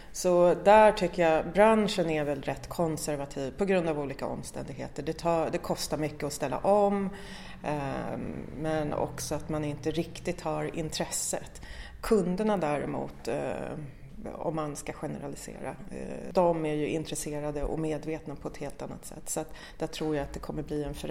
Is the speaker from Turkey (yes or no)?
yes; Turkey; now in Sweden; Jag är ju ursprungligen från Turkiet.